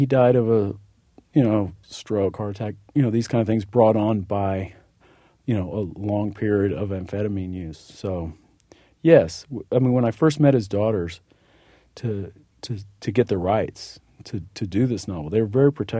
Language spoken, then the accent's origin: English; Texas, United States; You know, I grew up in East Texas, and it wasn't a career option, especially back then.